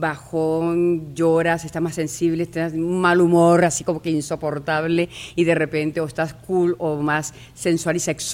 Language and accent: Spanish; Venezuela; moved away; yo salí hace años de Venezuela y quiero reconectar otra vez y quiero ese olor otra vez, sentirlo, comer mi comida, esa playa